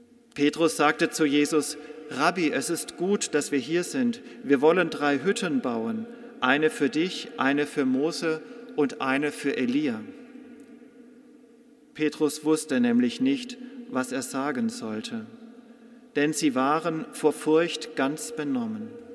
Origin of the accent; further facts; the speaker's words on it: Freiburg, Baden-Württemberg, Germany; Ich komme aus Freiburg